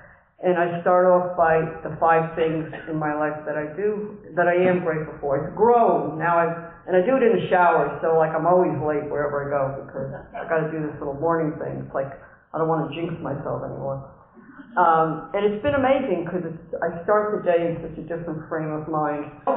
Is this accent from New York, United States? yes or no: yes; New York, United States; I'm from Westchester County, New York.